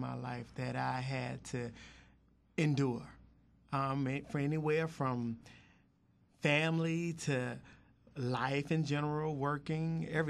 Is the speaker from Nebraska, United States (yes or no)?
no; Portsmouth, Virginia, United States; just a old country boy from Portsmouth, Virginia, growing up in Portsmouth, Virginia. In a Pentecostal church community, just love God.